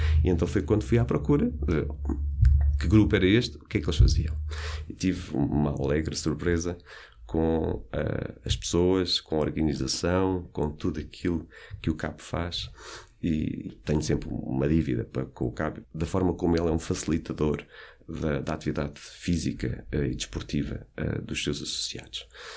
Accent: Nazaré, Leiria, Portugal; era a meia maratona de Nazaré, minha terra natal.

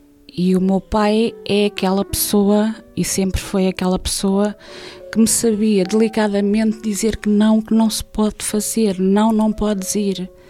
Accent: São Julião do Tojal, Lisbon, Portugal; Tujaleirinha de gema, saloia de gema. Nasci há 52 anos e moro em São Julião do Tejal desde então.

